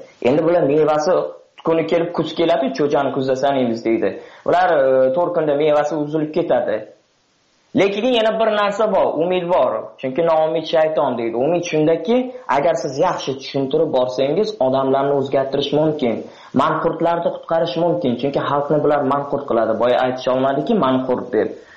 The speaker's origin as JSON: {"language": "Uzbek", "country": "Tajikistan", "lives_now": "Russia", "said": "men talabaman, Rossiyada o'qiyman, men Rossiyada o'qiyman, o'zim Tojikiston fuqarosiman, Tojikistondanman."}